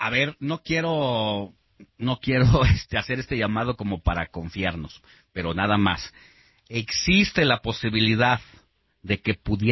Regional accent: Miguel Hidalgo, Mexico City, Mexico; yo soy de la Miguel Hidalgo

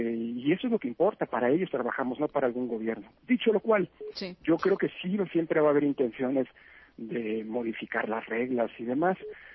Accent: Mexico; Y creo que como mexicanas y mexicanos hay que estar orgullosos de ello, ¿no?

